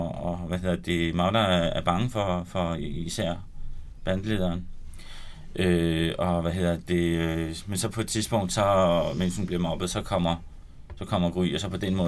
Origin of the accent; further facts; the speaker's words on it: Copenhagen, Capital Region of Denmark, Denmark; also born or lived in Spain; Jeg er vokset op i København, men jeg har også boet i Spanien i 3 år, fordi min mor, hun er fra Spanien